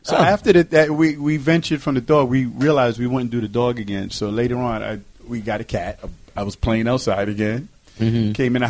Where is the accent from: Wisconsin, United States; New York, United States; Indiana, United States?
New York, United States; New York City; I grew up in the Bronx, and I don't know how.